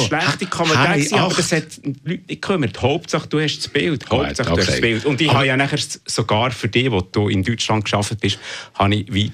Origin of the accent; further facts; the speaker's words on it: Bern, Switzerland; accent: Bernese German; now in Zurich, Switzerland; Ich komme ursprünglich aus Bern, aber ja. Obwohl ich immer noch Berndeutsch rede, bin ich seit über 30 Jahren in Zürich und meine Kinder sind auch hier in Zürich aufgewachsen.